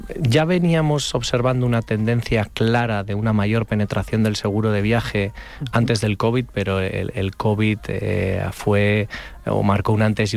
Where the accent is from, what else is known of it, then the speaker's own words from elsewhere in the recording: Valladolid, Castile and León, Spain; ir a pasar las Navidades a Valladolid, que es de donde yo soy.